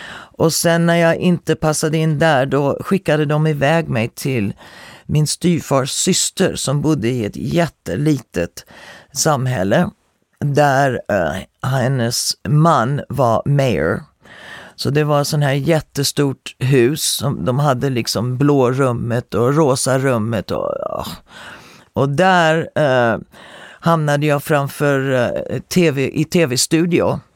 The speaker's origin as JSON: {"language": "Swedish", "country": "Sweden", "said": "Som svensk så upplevde man det som liksom att de tränger sig inom ens egen space om man inte är van."}